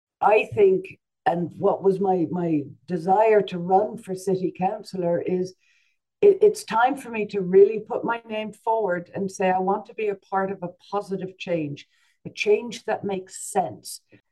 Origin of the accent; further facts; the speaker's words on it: Ireland; moved away; After I immigrated over from Ireland, I came into this ward.